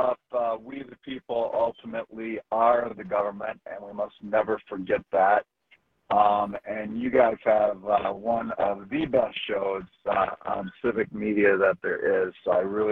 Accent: Wisconsin, United States; I grew up in a rural area of 2,000 people in Wisconsin

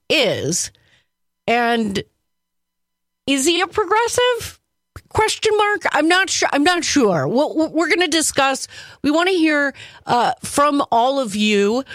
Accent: Wauwatosa, Wisconsin, United States; I was raised in the Catholic Church and attended a little parish called St. Pius X on the near northwest side of Milwaukee, technically in Wauwatosa. And I grew up in St. Pius X Catholic Parish.

